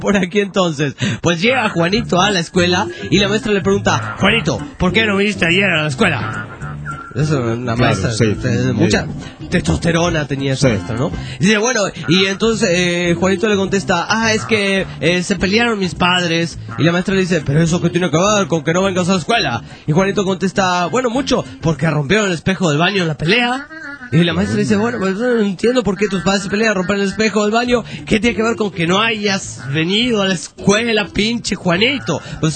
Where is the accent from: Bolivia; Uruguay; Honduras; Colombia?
Bolivia; Y soy de Bolivia.